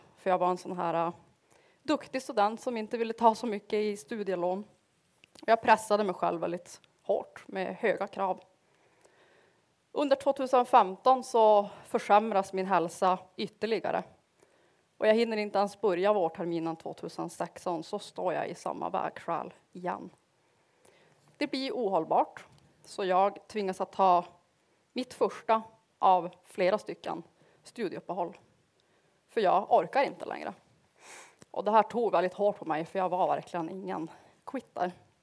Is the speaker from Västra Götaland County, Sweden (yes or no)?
no; Piteå, Norrbotten County, Sweden; now in Umeå, Sweden; Jag är snart 31 år gammal. Och jag kommer från Piteå. Så om ni hör min dialekt att den är lite rolig så är det förmodligen därför. Men jag har bott i Umeå nu i 10 år.